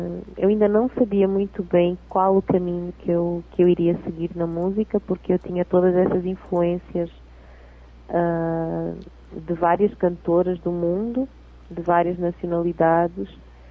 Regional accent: Portugal; accent: Portuguese; portuguesa que sou eu cantando as canções brasileiras. Acho que essa é que é a grande questão, que é o sotaque e todo esse... tudo que traz o sotaque de Portugal, né?

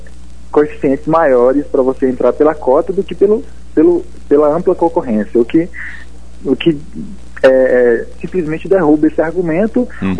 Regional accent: Vitória da Conquista, Bahia, Brazil; Então, eu me autodeclaro negro, sou baiano, sou de Vitória da Conquista.

